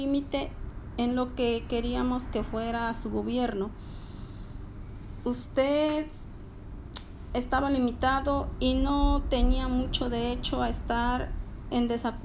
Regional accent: Apaneca, Ahuachapán, El Salvador; now in United States; Llegué a los Estados Unidos desde Apaneca, una ciudad en El Salvador. Toda mi familia llegó.

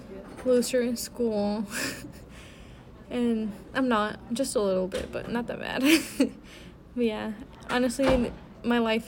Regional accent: Galveston, Texas, United States; born there; I was born on October 1st, 2001. I was born in Galveston, Texas

